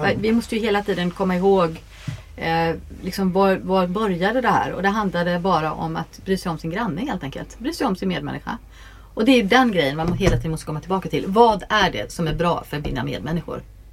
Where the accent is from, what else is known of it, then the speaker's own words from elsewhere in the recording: Sweden; also born or lived in Asia / Africa / Europe; Och jag fick ju verkligen upp ögonen där som svensk då. Så jag var uppfödd utomlands. Jag flyttade runt väldigt mycket med min mamma och pappa. Pappa jobbade utomlands och jag har bott i Asien, jag har bott i Afrika, jag har bott i hela Europa. Och jag flyttade ju hem som 11-åring